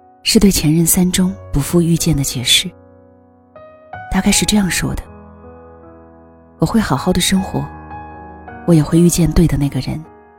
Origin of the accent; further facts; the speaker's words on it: Northwest China, China; 我从小是在西北的一座小城中长大，这座城市很孤独，很空旷。